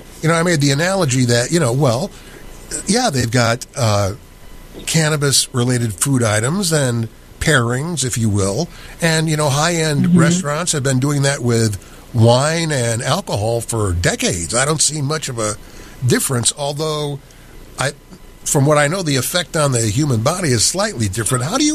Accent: Ann Arbor, Michigan, United States; I'm from Ann Arbor, Michigan, by the way. I'm born and raised there.

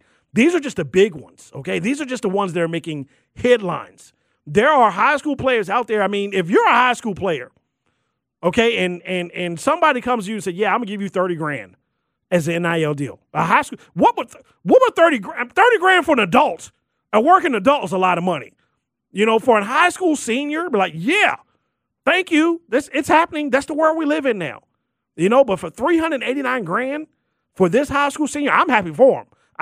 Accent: Baltimore, Maryland, United States; except for one team I know of, the team from my hometown in Baltimore, St. Francis Academy.

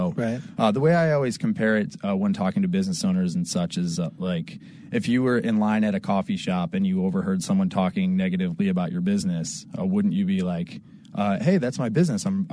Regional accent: Illinois, United States; Well, I'm actually from the Chicago suburbs originally. So it was kind of a homecoming for me.

